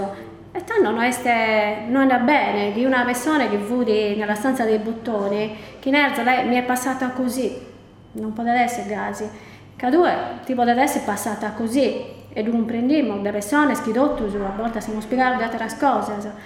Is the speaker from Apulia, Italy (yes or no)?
no; Sardinia, Italy; sono sardo, sono scusso.